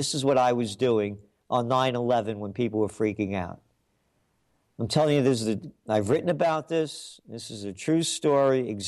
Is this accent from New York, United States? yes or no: yes; New York, United States; And I'm a New Yorker, and I know the Hudson River very well.